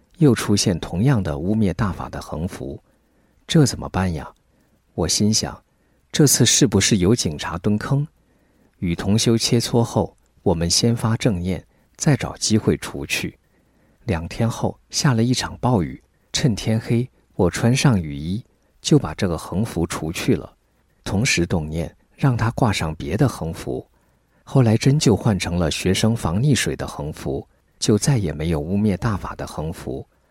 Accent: China; 我说，共产党可是西来魔鬼，我们中国人是炎黄子孙

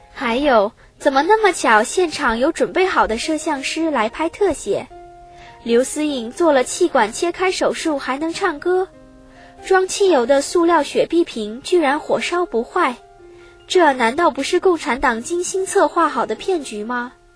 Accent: China

